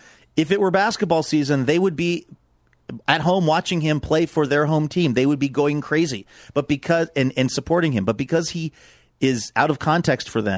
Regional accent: Philadelphia, Pennsylvania, United States; I know I come from Philly people

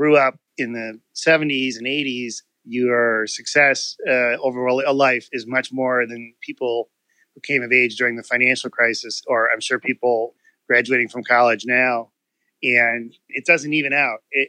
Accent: Detroit, Michigan, United States; born there; I was born in Detroit. And when I was born in 61

